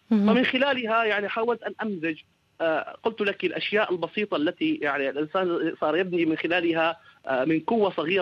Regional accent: Syria; نحن كتاب سوريين نتحدث عن الفجيعة والألم، ونتحدث عن الشتات، ونتحدث عن العبثية

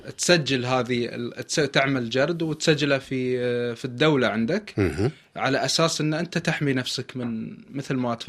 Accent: Qatar; المجلس عندنا في قطر من القديم الى حتى الان هو مركز الاجتماعي الاساسي.

